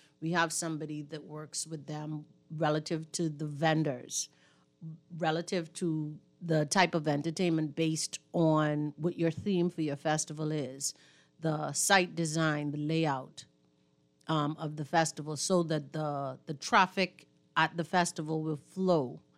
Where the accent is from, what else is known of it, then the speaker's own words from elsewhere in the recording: Bahamas; and I am from Cat Island, though.